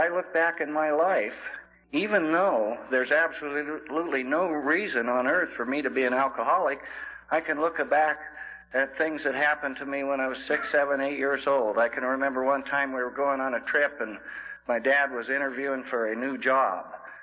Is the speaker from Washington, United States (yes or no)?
yes; Coulee Dam, Washington, United States; I was born and raised in Coulee Dam, Washington. I was born on the Colville Indian Reservation, and I have lived in that area most of my life.